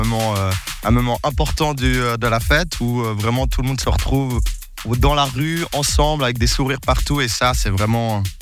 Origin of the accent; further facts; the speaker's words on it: Russin, Geneva, Switzerland; Ouais, je suis né à Russin, j'ai grandi toujours à Russin, j'ai toujours habité à Russin. On va dire que je suis presque né au pied de la vigne